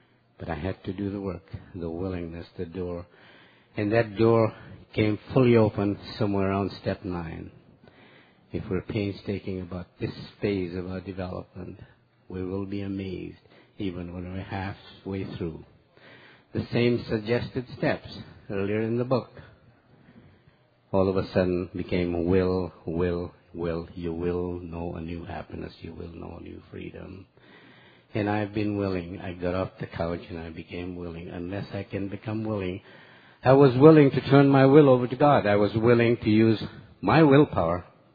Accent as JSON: {"language": "English", "country": "Fiji", "tie": "born there", "said": "I was born in Fiji. Drinking was a privilege. I come from a very well-to-do family"}